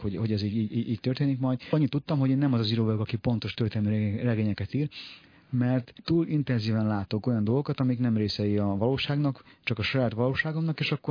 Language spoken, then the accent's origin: Hungarian; Transylvania, Romania; moved away; Én azt gondolom, hogy akkor nőttem fel, mikor onnan eljöttünk, és már előtte írtam, már Erdélyben is írtam, és onnan kezdve tulajdonképpen folyamatosan írtam, hogy eljöttünk